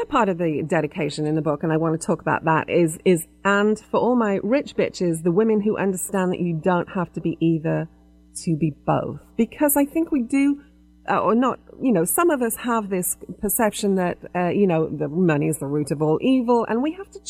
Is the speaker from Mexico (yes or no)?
no; England, United Kingdom; because I was raised in England